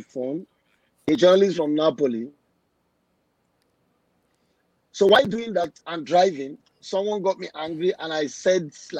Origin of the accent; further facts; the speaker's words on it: Lagos, Nigeria; Up in a place called Olusosun. Olusosun is a real ghetto. It's a real ghetto. I am from Nigeria. I came from a humble background